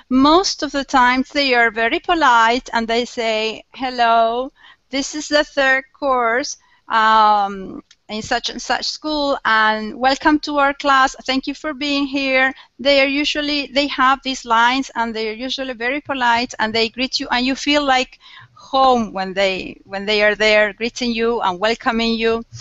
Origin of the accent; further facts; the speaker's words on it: Argentina; That's me. I'm from Argentina.